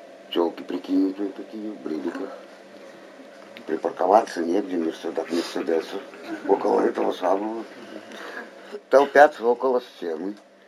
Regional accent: Minsk, Belarus; я минчанин.

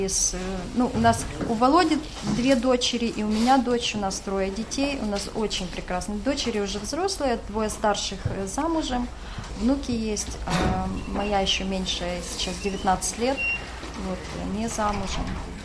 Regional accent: Zhytomyr, Zhytomyr Oblast, Ukraine; now in Lutsk, Ukraine; Я сама из Житомира, а переехали жить в город Луцкий.

